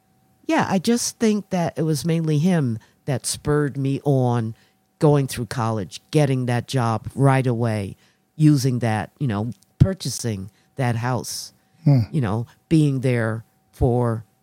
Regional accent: New Haven, Connecticut, United States; Oh, I was raised in New Hallville, right on Star Street.

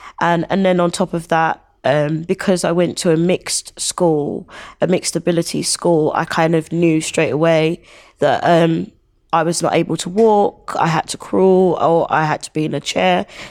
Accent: Nigeria; My mum is from Nigeria, so I'm Nigerian. Both my parents are from Nigeria.

